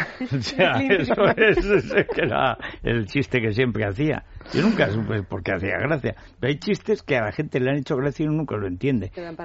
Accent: Aragon, Spain; como laminero aragonés

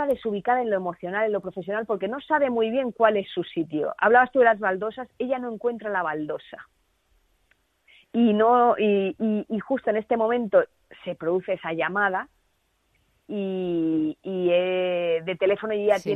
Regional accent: Alicante, Valencian Community, Spain; Además, siendo en mi tierra, viendo a mis padres emocionados, llorando

